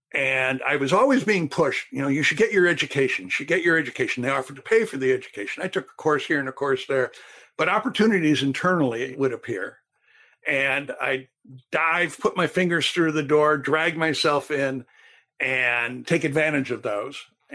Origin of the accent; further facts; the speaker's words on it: Turkey; also born or lived in Thailand; You know, I grew up in Turkey and Thailand. I didn't grow up in Illinois.